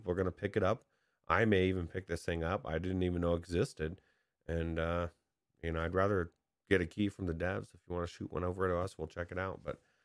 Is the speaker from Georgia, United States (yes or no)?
no; California, United States; I grew up in Southern California